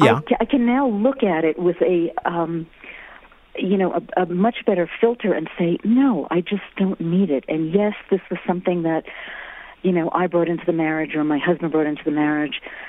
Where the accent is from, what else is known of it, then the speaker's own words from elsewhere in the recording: New York, United States; now in Santa Fe, United States; Well, I moved from New York. I am a New Yorker, and I moved from New York to Santa Fe, New Mexico.